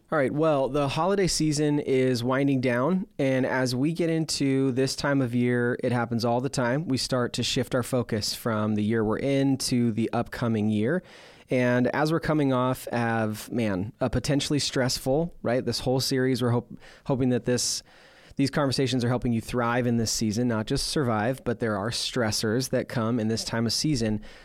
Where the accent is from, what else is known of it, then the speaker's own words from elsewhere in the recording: Portland, Oregon, United States; Growing up in Portland, we had the Portland Winterhawks, which then meant you liked the Chicago Blackhawks because they're basically the same team, the same logo and everything.